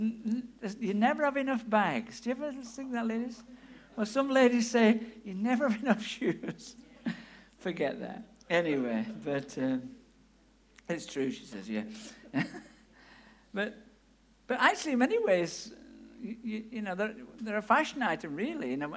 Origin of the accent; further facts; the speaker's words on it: Yorkshire and the Humber, United Kingdom; now in Amersham, United Kingdom; I meet people in where I live, in Amersham, and when in High Wycombe, and when I go back to my hometown in Yorkshire